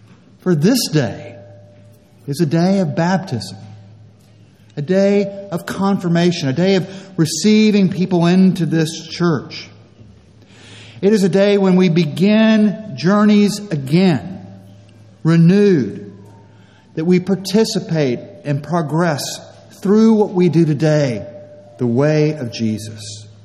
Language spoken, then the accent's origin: English; California, United States; I come from California. We're used to not wearing our shoes and all that.